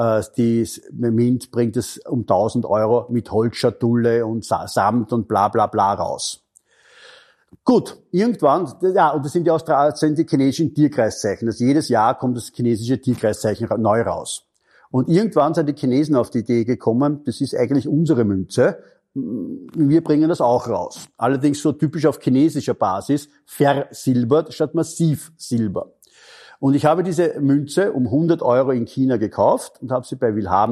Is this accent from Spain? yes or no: no; Austria; bei uns in Österreich